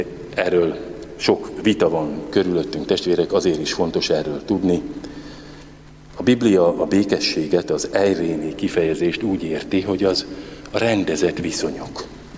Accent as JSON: {"language": "Hungarian", "region": "Transdanubia", "country": "Hungary", "tie": "born or raised there", "said": "én még olyan helyen nőttem föl Dunántúlon, ahol ásott kutból húztuk a vizet."}